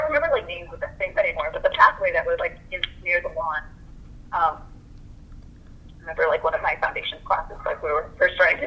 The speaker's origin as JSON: {"language": "English", "country": "Philippines", "said": "like I'm Filipina"}